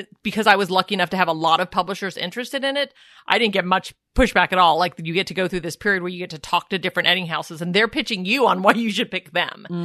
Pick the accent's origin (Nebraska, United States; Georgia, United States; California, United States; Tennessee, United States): Tennessee, United States; Because I grew up in Tennessee, and there's not, even the richest person in town doesn't have like New York City money.